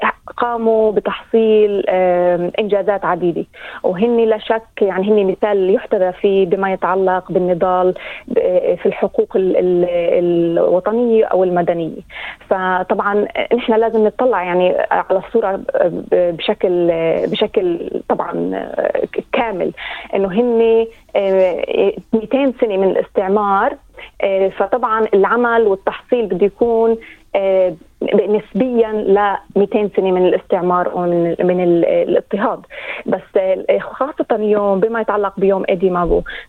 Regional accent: Palestine; now in Australia; بالنسبة لنا كفلسطينية في أستراليا. يعني كفلسطينية اللي أنا جاي من سياق اللي هو استعمار واحتلال، وبالتالي انتقلت لمكان

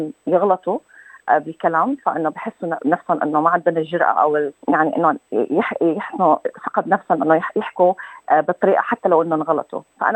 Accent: Syria; now in Adelaide, Australia; طلعنا من حرب ومن مأساة كبيرة بسوريا، وطلعت أنا وعائلتي من سوريا على الأردن، عدنا 4 سنوات، بعدين إجينا لهون.

